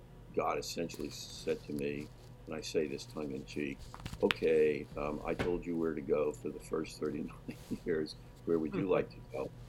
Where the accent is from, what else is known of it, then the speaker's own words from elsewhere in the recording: New York, United States; So I grew up on Eastern Long Island, New York State, and graduated from the local high school, and went on to college in upstate New York